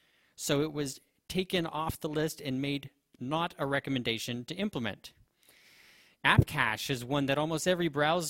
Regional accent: Texas, United States; Okay, and I'm from Texas, so I feel quite qualified to talk about cows and cow paths.

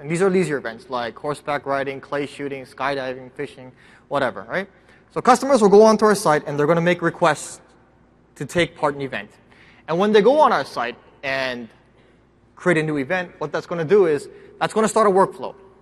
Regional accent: Canada; I'm Canadian, sorry.

